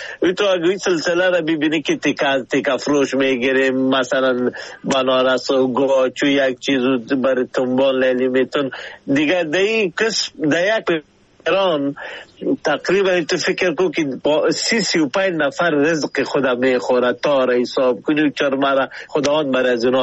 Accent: Afghanistan; کلگی ما شما افغان هستیم

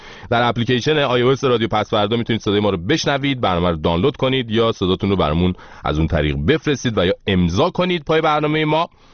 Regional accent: Iran; با افتخار به دانش آموزان گفتم من ایرانیم

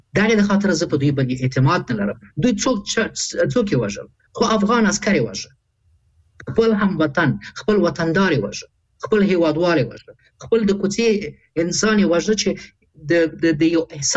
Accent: Kabul, Afghanistan; زه د کابل یم،

